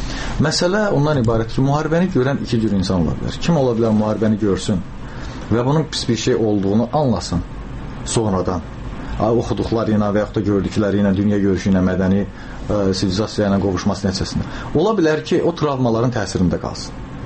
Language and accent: Azerbaijani; Karabakh, Azerbaijan; Mən özüm Qarabağdanam və müharibənin içində olmuşam.